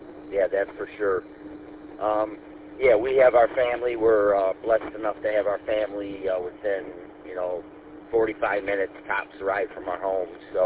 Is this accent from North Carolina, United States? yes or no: no; Michigan, United States; Yeah, I've lived in Michigan all my life, and I wouldn't have it any other way. I really love this state.